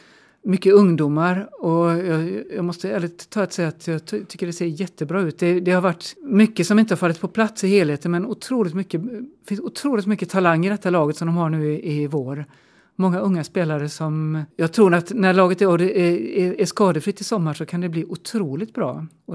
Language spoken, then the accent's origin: Swedish; Borås, Västra Götaland County, Sweden; Jag är ju född och uppväxt i Borås och har gått på matcherna där sedan jag var barn.